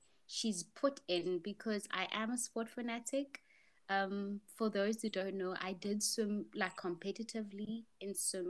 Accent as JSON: {"language": "English", "town": "Port Elizabeth", "region": "Eastern Cape", "country": "South Africa", "tie": "born or raised there", "also_born_or_lived": "Johannesburg", "said": "I'm from Port Elizabeth, born and bred, but my heart is in Johannesburg and and Pretoria."}